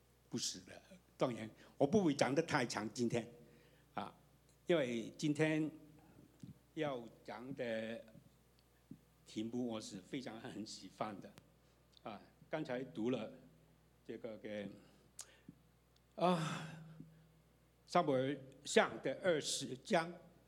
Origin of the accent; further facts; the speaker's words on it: Hong Kong; 我们香港人说叫老友